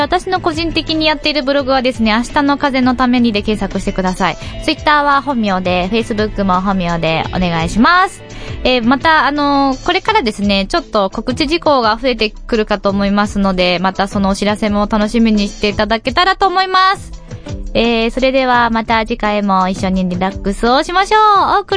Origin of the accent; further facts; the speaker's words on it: Fukushima, Japan; 私もまあ福島で住んでいる、まあ出身なんですけども